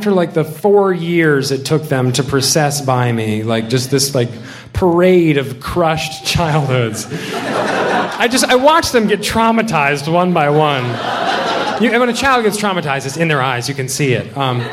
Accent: the South, United States; I'm from the South, so I've met this kind of person before

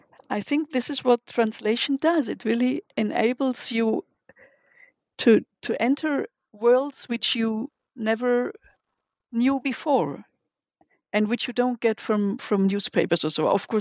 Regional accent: Germany; English is a second language; now in Israel; I was here. I came from Germany. I was here in, I learned Hebrew in Hebrew classes in Ulpanim.

